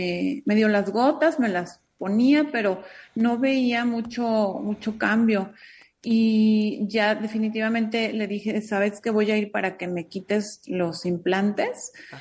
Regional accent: Guadalajara, Jalisco, Mexico; y yo soy de aquí de Guadalajara.

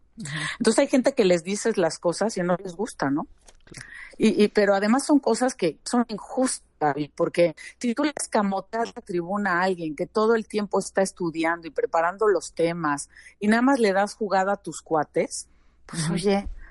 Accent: Mexico; Soy la única mexicana que ocupa un asiento en ese comité.

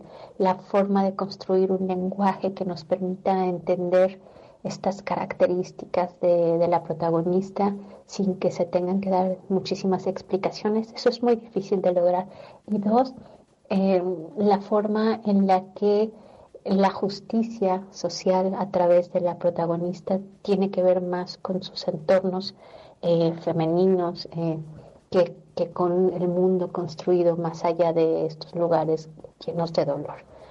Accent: Mexico; escritora mexicana

